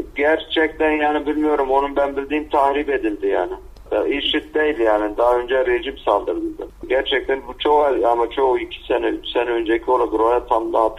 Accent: Syria; Turkish is a second language; Biz de biz iki kat zulmü uğruyorduk. Bir Suriyeli olarak

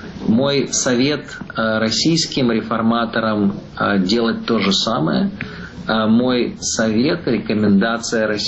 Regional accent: Lviv, Lviv Oblast, Ukraine; born there; Я родился во Львове.

